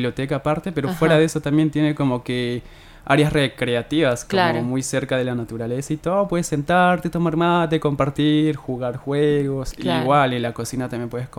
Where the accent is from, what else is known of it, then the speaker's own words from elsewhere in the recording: Cusco, Peru; Sí, yo estudio Ingeniería Civil, soy de la Universidad Andina del Cusco. Cusco está ubicado en el suroriente del Perú, y bueno, no, olvídate, allá también tenemos todo